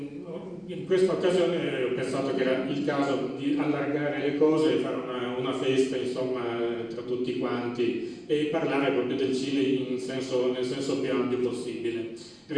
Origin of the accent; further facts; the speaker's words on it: Turin, Piedmont, Italy; born there; nato a Torino.